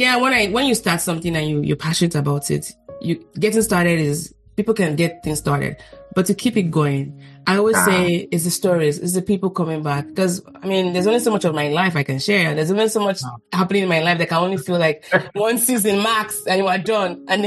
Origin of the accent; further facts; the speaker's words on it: Nigeria; And how do you, as a Nigerian, go tell your dad